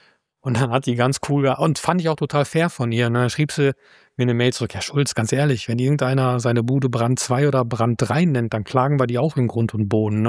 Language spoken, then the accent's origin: German; North Rhine-Westphalia, Germany; Ich bin ja Westfale, Ostwestfale, ne? Wir sind auch manchmal ein bisschen stur